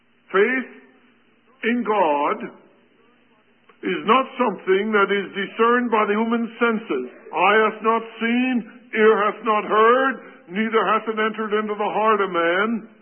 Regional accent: United States; I'm an American. You're an American.

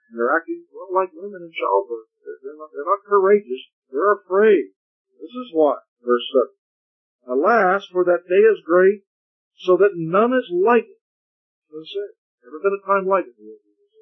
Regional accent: Pittsburgh, Pennsylvania, United States; I grew up in Pittsburgh.

